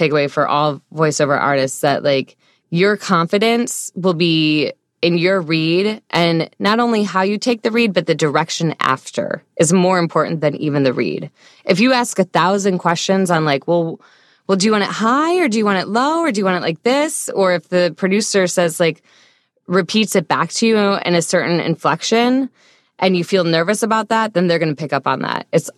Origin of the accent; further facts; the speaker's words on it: Michigan, United States; it's within Michigan at WKAR, my home state.